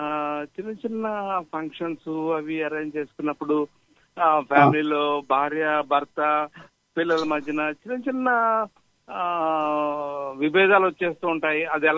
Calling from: Hyderabad, Telangana, India; నేను హైదరాబాద్ నుంచి మాట్లాడుతున్నానండి

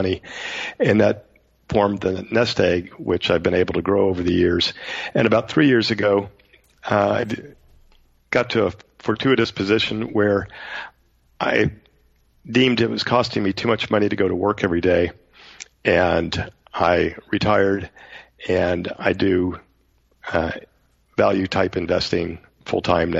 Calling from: Katy, Texas, United States; Katy, Texas. I always tell people Houston because we're one suburb to the west.

